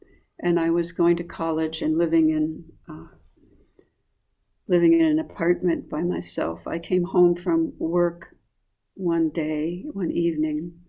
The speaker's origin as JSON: {"language": "English", "region": "Arizona", "country": "United States", "tie": "born or raised there", "said": "I grew up in the Sonoran Desert of Arizona and grew up with a real conditioning around insect and creepy crawly creatures"}